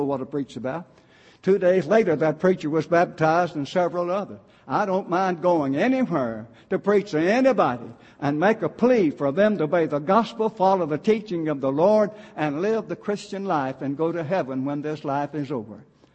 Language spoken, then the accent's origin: English; Murray, Kentucky, United States; He even came to Murray, Kentucky, and had the debate, my hometown, in the late 80s of 1800.